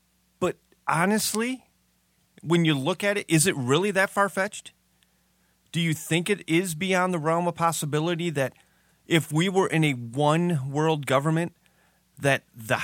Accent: United States; Yes, I am an American. I am very proud to be an American.

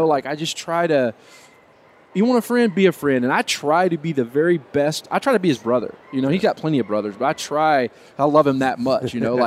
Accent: Texas, United States; And being a Texan

